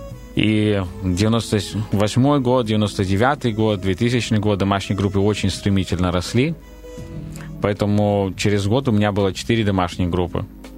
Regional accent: Dnipropetrovsk Oblast, Ukraine; Да, я украинец.

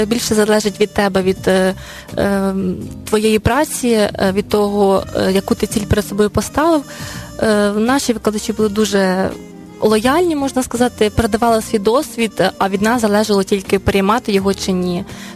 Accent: Vinnytsia Oblast, Ukraine; я виросла в селі у Вінницькій області

